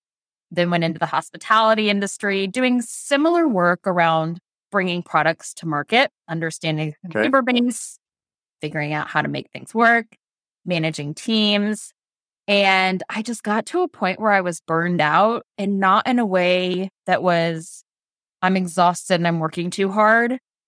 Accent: Columbus, Indiana, United States; I was born and raised in Columbus, Indiana, so I am a Southern Indiana girl at heart.

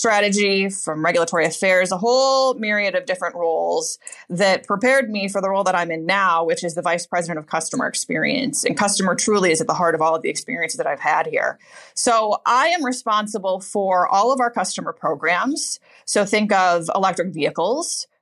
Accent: Jackson, Michigan, United States; My hometown of Jackson, Michigan. And that's where our headquarters remains.

